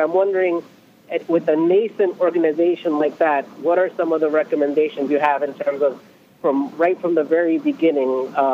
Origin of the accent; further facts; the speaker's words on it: Newark, New Jersey, United States; also born or lived in Brooklyn; I am a leftist. I'm a revolutionary. I was born in Brooklyn. I grew up in Newark, and I'm a people's lawyer.